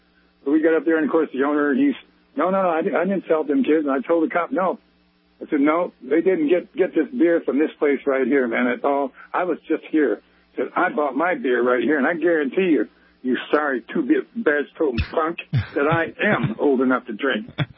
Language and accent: English; Nashville, Tennessee, United States; back in the 60s, while I grew up in Nashville, Tennessee, I saved some young kids from getting in trouble one night.